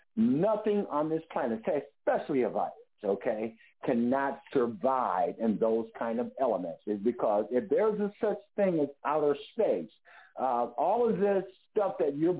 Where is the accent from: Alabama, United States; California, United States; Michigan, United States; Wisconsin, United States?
Michigan, United States; Grand Rapids; now in Detroit, United States; I'm in Detroit right now, but we're all from Grand Rapids, Michigan.